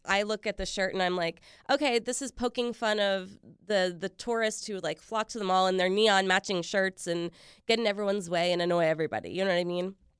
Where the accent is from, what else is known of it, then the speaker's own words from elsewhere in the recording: Richmond, Virginia, United States; My mom was from Puerto Rico. She moved here when she was 18. I was actually born here, but I grew up in Richmond.